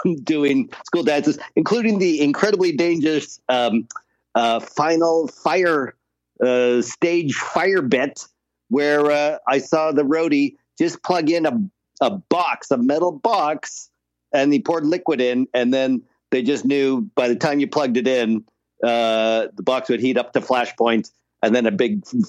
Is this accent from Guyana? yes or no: no; Winnipeg, Manitoba, Canada; I remember and growing up in Winnipeg